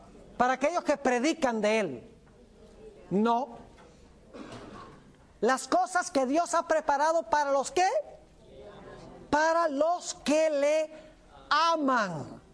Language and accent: Spanish; Venezuela; now in United States; En Venezuela jugaban era béisbol, y yo me crié fue en Venezuela